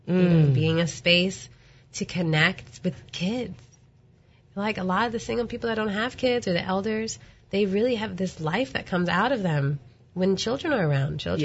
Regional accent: Virginia, United States; I'm also from the South. I'm from Virginia.

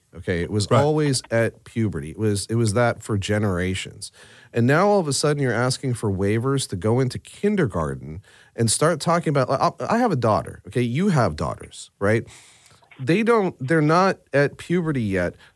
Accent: Pittsburgh, Pennsylvania, United States; I mean, like, I grew up in Pittsburgh, right?

